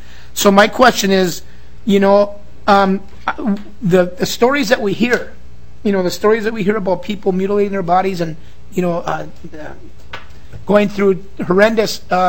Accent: Brainerd, Minnesota, United States; I'm from Brainerd.

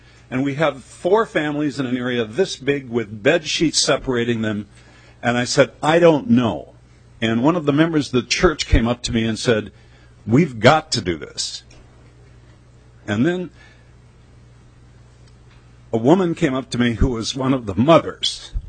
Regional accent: Minnesota, United States; I am from Scott County, Minnesota, and I spent my life not seeing homeless people.

